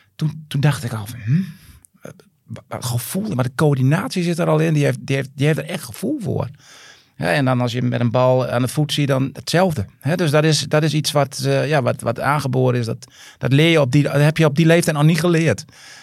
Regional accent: Tjuchem, Groningen, Netherlands; op ons sportveldje in Tjuchem dan, waar ik vandaan kwam met mijn... Met mijn dorpsgenootjes en vriendjes.

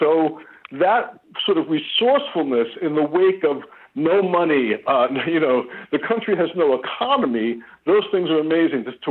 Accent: United States; here I came from America with certain assumptions

